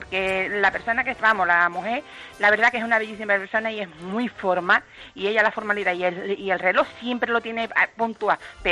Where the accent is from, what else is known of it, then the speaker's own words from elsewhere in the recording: Cádiz, Andalusia, Spain; Yo soy andaluza, soy de Cádiz.